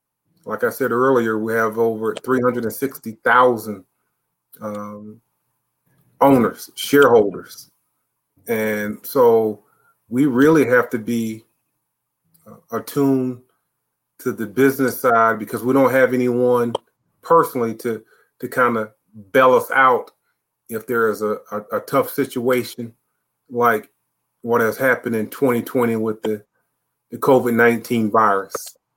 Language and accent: English; North Carolina, United States; coming from Eastern North Carolina, growing up in Craven County, and coming to the Midwest was trying to adjust to the weather.